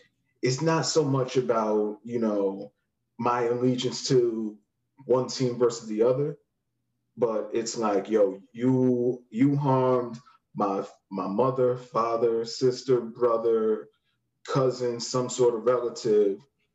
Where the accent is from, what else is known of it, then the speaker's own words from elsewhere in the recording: United States; I'm just off of how I dress, how I talk, you know, I'm an American.